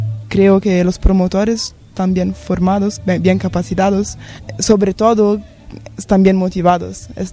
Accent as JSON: {"language": "Spanish", "town": "Florence", "region": "Tuscany", "country": "Italy", "second_language": "Spanish", "said": "Soy italiana, de Florencia."}